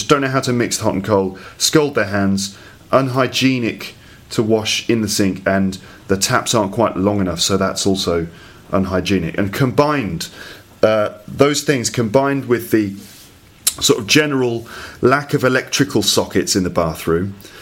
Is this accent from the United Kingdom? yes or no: yes; England, United Kingdom; maybe that's just because I'm English